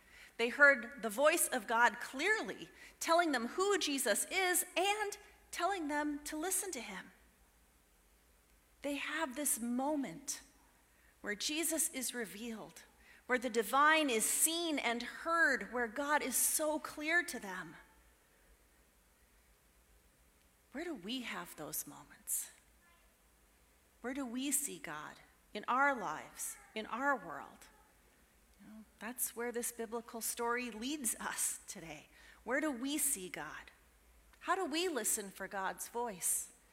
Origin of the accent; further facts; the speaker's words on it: West Coast, United States; I grew up on the West Coast, where every 3 or 4 days, the fog would roll in over the hills, kind of like nature's air conditioning.